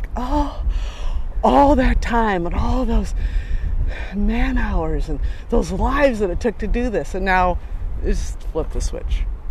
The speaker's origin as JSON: {"language": "English", "town": "Sonoma", "region": "California", "country": "United States"}